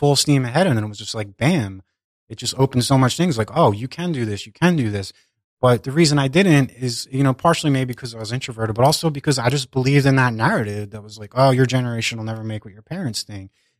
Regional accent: Northeast, United States; Yeah, I grew up in the Northeast and, you know, middle class family.

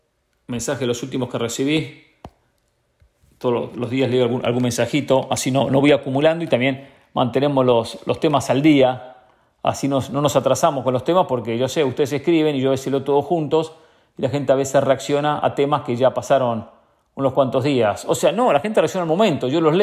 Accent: Argentina; Lo digo como periodista y como argentino.

